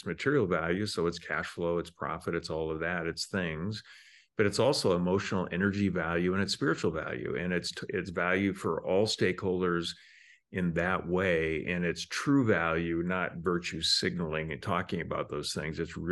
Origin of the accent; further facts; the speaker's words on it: Spokane, Washington, United States; And I grew up in Spokane, Washington. So I started shoveling snow in the wintertime.